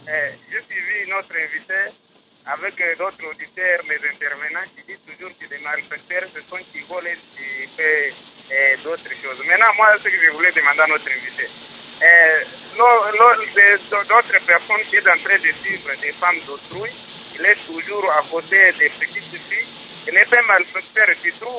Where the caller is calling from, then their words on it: DR Congo; les problèmes des malfaiteurs ici chez nous au Congo, ça termine?